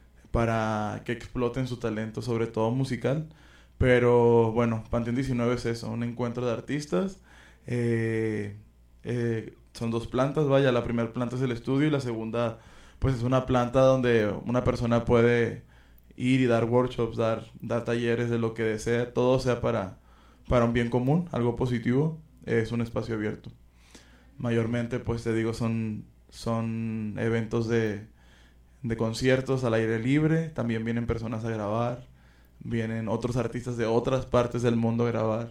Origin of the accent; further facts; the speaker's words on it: Todos Santos, Baja California Sur, Mexico; also born or lived in La Paz; Mi abuela creció en rancho, pero pues yo nací en La Paz y soy todo santeño, ¿no? En mi yo social pertenezco a Todos Santos y soy de acá.